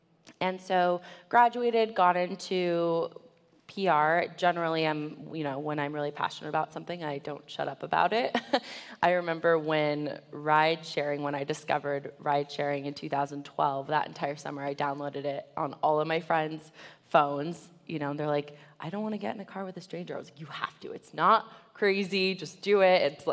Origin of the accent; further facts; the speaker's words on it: California, United States; I actually was born and raised in Orange County. I'm Persian, so I grew up in a pretty conservative household. So I moved up to Northern California.